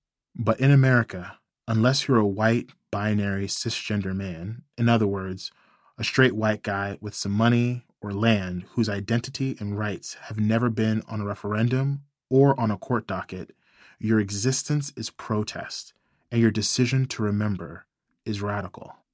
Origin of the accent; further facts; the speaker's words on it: Tulsa, Oklahoma, United States; In my hometown of Tulsa, the massacre of Black Wall Street has been remembered.